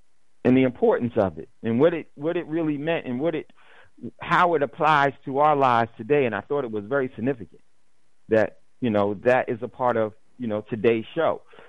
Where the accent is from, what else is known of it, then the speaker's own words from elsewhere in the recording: New Jersey, United States; I grew up in New Jersey. I lived in New Jersey, in northern New Jersey, about 5 miles out of New York City.